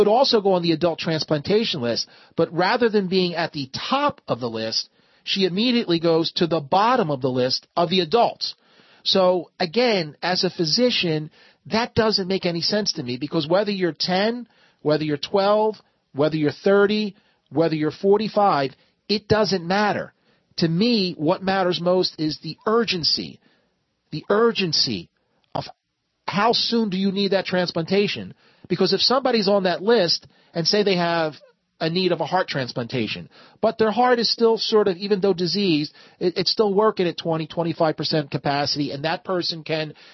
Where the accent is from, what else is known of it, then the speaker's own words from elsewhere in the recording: Pennsylvania, United States; There's a 10-year-old young girl in Pennsylvania, my home state